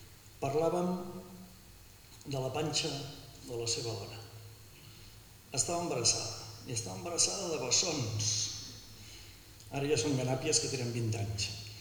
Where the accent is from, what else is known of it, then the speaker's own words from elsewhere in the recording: Vilanova i la Geltrú, Catalonia, Spain; Les danses de Vilanova, a part de que som de Vilanova, ja està, no passa res